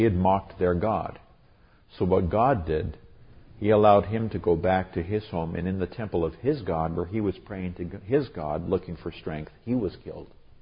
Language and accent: English; Nigeria; I was raised in Nigeria, West Africa, where child sacrifice was something that was occasionally practiced.